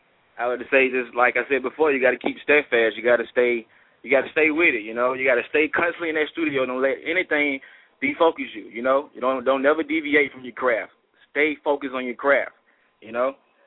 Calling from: Birmingham, Alabama, United States; Yeah, well, I'm calling from Birmingham, Alabama.

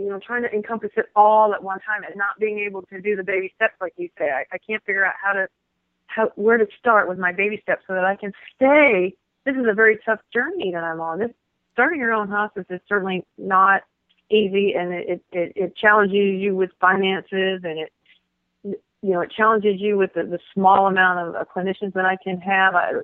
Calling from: Moody, Texas, United States; I am calling from a small town right outside of Waco, Texas, called Moody, Texas.

